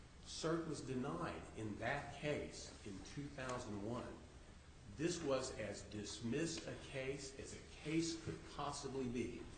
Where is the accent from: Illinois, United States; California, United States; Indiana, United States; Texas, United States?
Texas, United States; Houston; I'm from Houston, Texas.